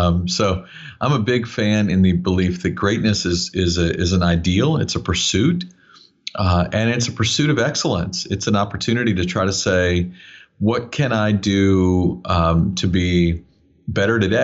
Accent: Hawaii, United States; I was born and raised in Hawaii. So it's the instrument of choice if you're born and raised there.

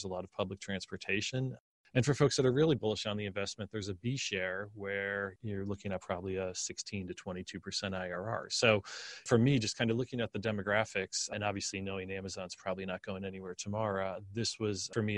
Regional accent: Scranton, Pennsylvania, United States; Rust Belt, like where I grew up in Scranton, PA, that folks may be moving from.

